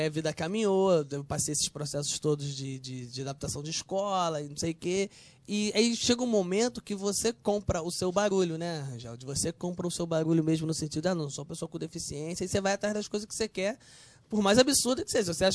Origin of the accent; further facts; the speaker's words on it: São Gonçalo, Rio de Janeiro, Brazil; eu sou de São Gonçalo, Neves, que são bairros vizinhos, né? São bairros que só é a divisa de um município com o outro. O Barreto é em Niterói, Neves é em São Gonçalo. Eu morava em Neves, né?